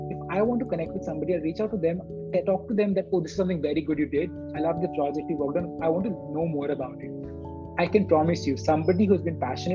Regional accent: India; growing up in India, again, I had a problem.

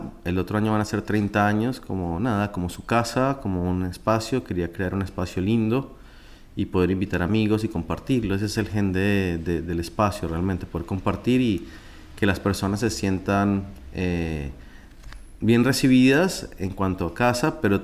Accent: Colombia; now in Buenos Aires, Argentina; soy colombiano. Llevo ya 15 años radicado aquí, en Buenos Aires.

